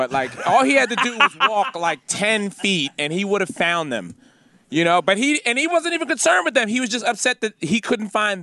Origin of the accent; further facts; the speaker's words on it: Philadelphia, Pennsylvania, United States; No, I'm from Philly, but you know.